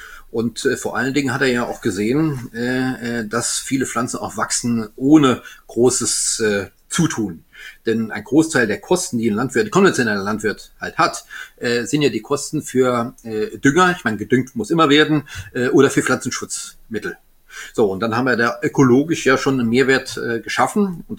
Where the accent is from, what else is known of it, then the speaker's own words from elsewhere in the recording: Grand Est, France; Weil das ist, ich bin Elsässer, Gewürztraminer gewohnt.